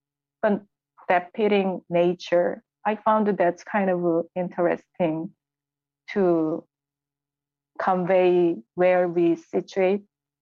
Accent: Seoul, South Korea; I grew up in South Korea, Seoul, where it's very saturated and colorful city, and it's modern and ancient time coexist at the same time.

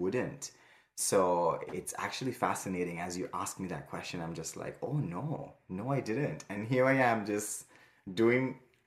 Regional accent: St. Kitts & Nevis; moved away as an adult; also born or lived in Plattsburgh, New York; So I left St. Kitts when I was 22. I was born and raised in the Federation of St. Kitts Nevis, which is in the Caribbean, beautiful island.

